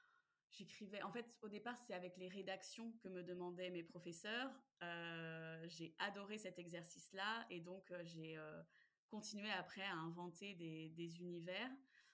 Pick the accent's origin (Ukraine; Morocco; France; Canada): France; Brittany; donc j'ai 35 ans, je suis originaire de Bretagne